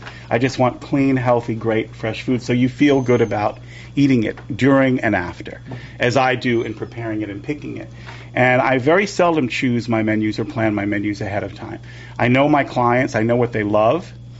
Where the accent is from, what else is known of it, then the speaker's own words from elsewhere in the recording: Malibu, California, United States; which I didn't grow up with. You know, I grew up in Malibu.